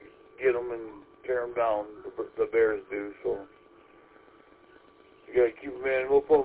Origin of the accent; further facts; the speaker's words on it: Kalamazoo, Michigan, United States; And most of you know that I'm originally from the Kalamazoo area. Moved up here full-time, 2018.